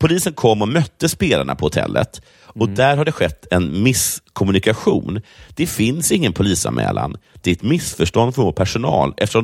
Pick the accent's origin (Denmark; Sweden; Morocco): Sweden; Skåne; Jag är ju skåning.